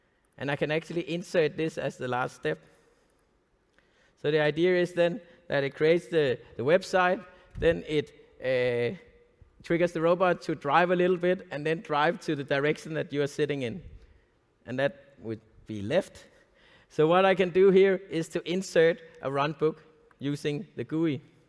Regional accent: Denmark; English is a second language; since I'm from Denmark

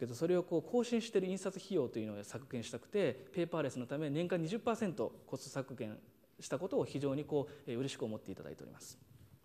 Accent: Ishikawa, Japan; ちなみに私も石川県出身なんですけども

